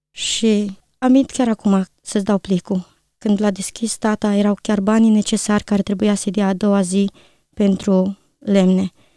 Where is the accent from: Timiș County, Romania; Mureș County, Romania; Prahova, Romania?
Timiș County, Romania; Timișoara; born there; M-am născut în Timișoara, într-o familie credincioasă.